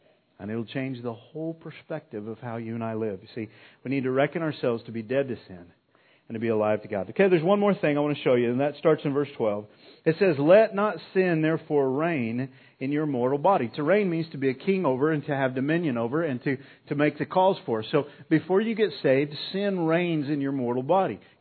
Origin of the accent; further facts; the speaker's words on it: New Mexico, United States; moved away as an adult; now in Texas, United States; I've lived in Texas for about 3 years now. I'm an immigrant. I came from New Mexico. But I'm probably not staying.